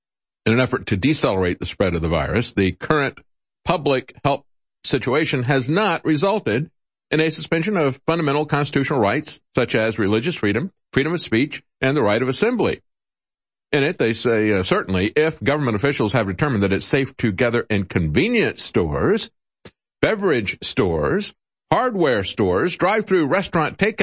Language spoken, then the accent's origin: English; Tampa, Florida, United States; also born or lived in New York; But when I went to New York, after growing up in Tampa, 60s and 70s, very different from the way Tampa is today.